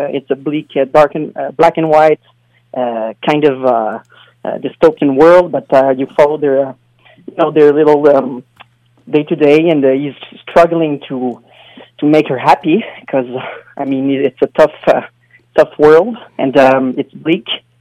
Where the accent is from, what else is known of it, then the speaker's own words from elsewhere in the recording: Montreal, Quebec, Canada; No, I'm from Montreal, Quebec.